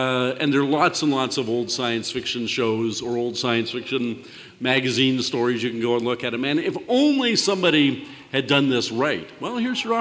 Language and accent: English; Canada; just I'm from Canada.